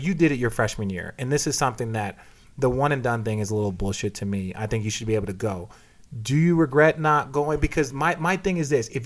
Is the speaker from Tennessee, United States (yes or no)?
no; Phoenix, Arizona, United States; so I grew up in Phoenix and the Diamondbacks.